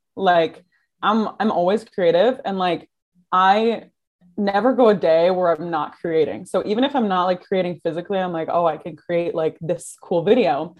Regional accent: Kingston, Ontario, Canada; I grew up in Kingston or outside of Kingston, Ontario. And so like very small town vibes

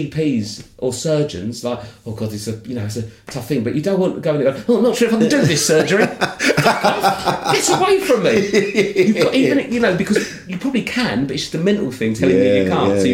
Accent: United Kingdom; I'm just a British comic on this show, right?

